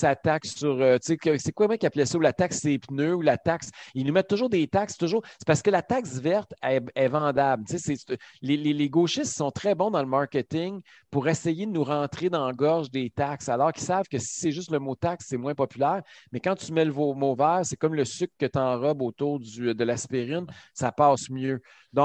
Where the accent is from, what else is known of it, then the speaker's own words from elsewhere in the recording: Quebec, Canada; nous, en tant que Québécois, on a de l'électricité